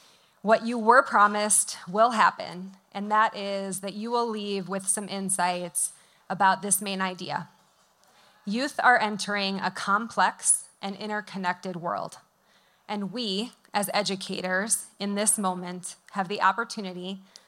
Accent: Midwest, United States; but I am a Midwesterner, so I have to come clean because I can't tell a lie

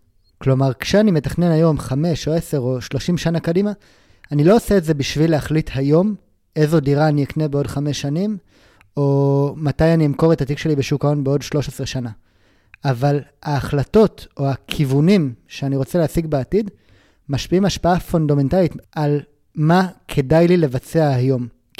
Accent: Southern District, Israel; ואני גדלתי ליד עזה

